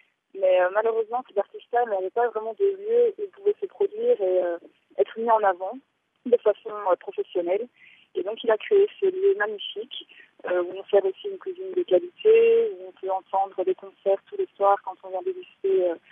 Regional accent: Tertre, Luxembourg, Belgium; À Tertre. Dans le sud de la province du Luxembourg, aux trois frontières.

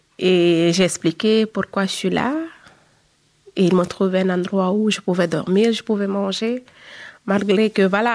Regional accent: Guinea; now in France; Parce qu'ici, il y a le calcaire, mais chez nous, en Guinée, il n'y a pas de calcaire.

